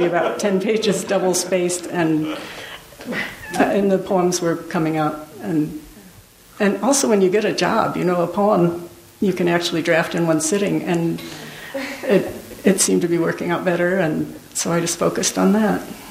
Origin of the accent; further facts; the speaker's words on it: Iowa, United States; My father is a math professor, and he was working for a lot of the time I was growing up in Iowa.